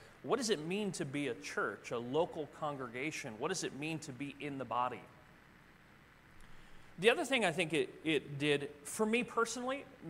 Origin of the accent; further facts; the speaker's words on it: New Jersey, United States; now I'm from New Jersey, just outside of Philadelphia, across the river, Delaware River